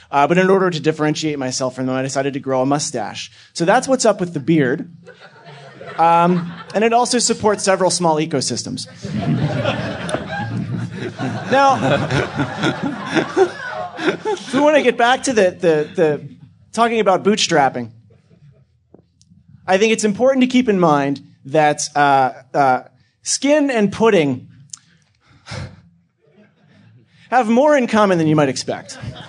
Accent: Pennsylvania, United States; Well, ladies and gentlemen, as you know, I come from Pennsylvania.

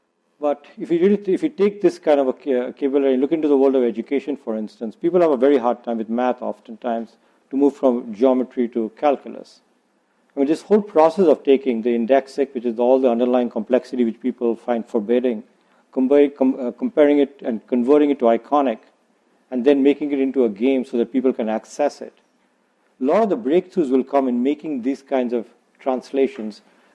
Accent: India; When I was a child growing up in India and belonging to the 80%

